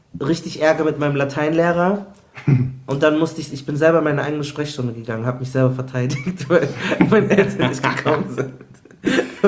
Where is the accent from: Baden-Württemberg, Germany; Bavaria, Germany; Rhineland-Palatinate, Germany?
Bavaria, Germany; Munich; Aber ich bin auch aus München.